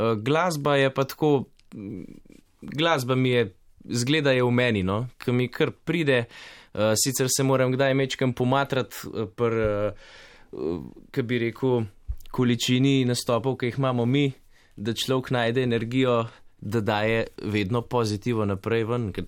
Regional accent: Zgornje Stranje, Central Slovenia, Slovenia; born there; V bistvu iz zgornjih stran. Trenutno pa živim v Kamniku, ampak moji rojstni kraj so zgornje stranje. Pri Kamniku.

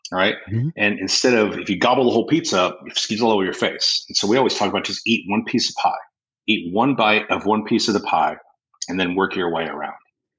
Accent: California, United States; also born or lived in Washington / Florida / South Carolina; So I grew up mostly in I was born in Washington, grew up mostly in California, high school in Florida, and then a little bit of college in South Carolina.

